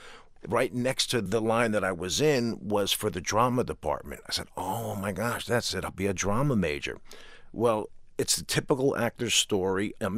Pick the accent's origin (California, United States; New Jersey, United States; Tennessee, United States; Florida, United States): New Jersey, United States; I'm a jock from New Jersey.